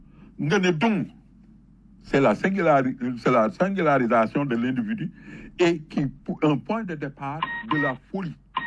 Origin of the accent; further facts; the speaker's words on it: Senegal; Je suis fier du Sénégal.